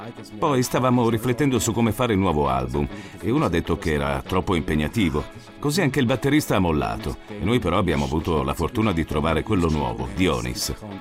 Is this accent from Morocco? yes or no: no; Zug, Switzerland; Tutti e tre veniamo dal Canton Zugo e ci viviamo. Rafi e io siamo a Unteregeri, una località in una splendida valle montana dove c'è il lago di Egeri. Dionis vive alle nostre spalle, a Rotkreuz.